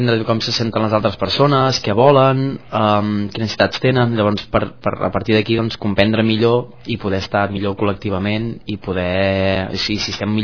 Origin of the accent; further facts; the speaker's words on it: Manlleu, Catalonia, Spain; jo i un name som de Manlleu, que és un poble d'Osona, Catalunya, més o menys pel centre, a prop de Vic